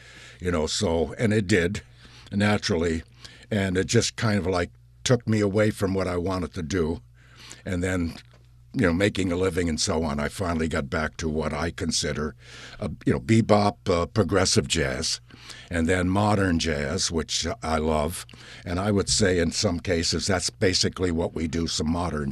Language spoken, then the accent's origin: English; Albany, United States; I'm from Albany.